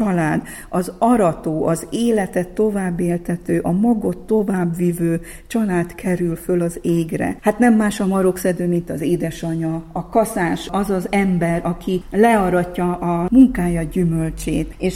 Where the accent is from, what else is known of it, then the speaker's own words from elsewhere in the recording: Hungary; Legyünk büszkék arra, hogy magyarnak születtünk